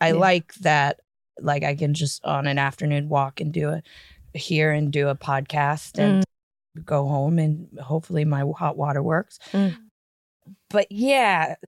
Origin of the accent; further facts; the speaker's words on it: Greenville, Ohio, United States; now in London, United Kingdom; I live in central London and get paid to make people laugh. And I'm from Greenville, Ohio, where a lot of people I graduated with stayed within the area or town of which I live and maybe have never even left the country.